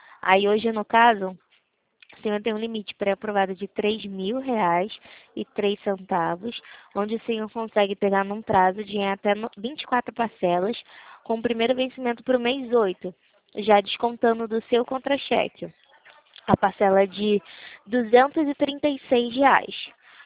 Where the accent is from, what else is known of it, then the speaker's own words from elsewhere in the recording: Rio de Janeiro, Brazil; Não, sou do Rio.